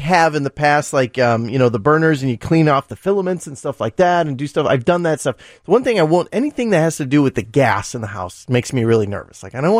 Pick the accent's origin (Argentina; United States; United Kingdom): United States; Indiana; So I grew up in Northwest Indiana, and my first job was filling... was at an Amoco station